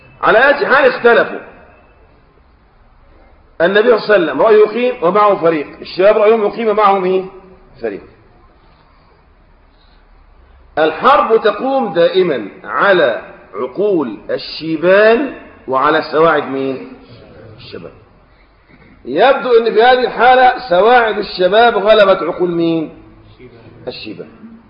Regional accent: Egypt; ده عندنا احنا الآن في مصر أو في عامة الدول العربية يصلح أن يدخل الجيش؟ خلي بالك عندنا في مصر

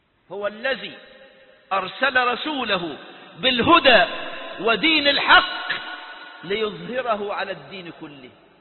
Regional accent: Egypt; كسرى طلع قرار الاعتقال زي القرار اللي كانت تطلع عندكم عندنا في مصر

